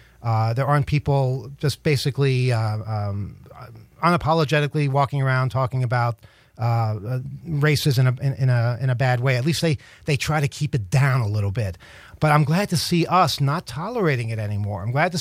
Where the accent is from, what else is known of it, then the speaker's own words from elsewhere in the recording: New York, United States; And, you know, I grew up on Long Island in the 70s and 80s.